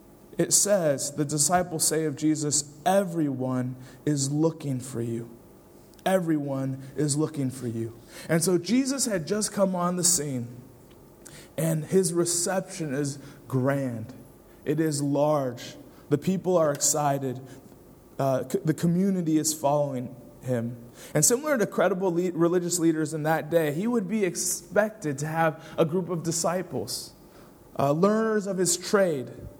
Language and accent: English; United States; Perhaps you can tell from my accent that I am from the States. My wife and I reside currently just outside of Chicago.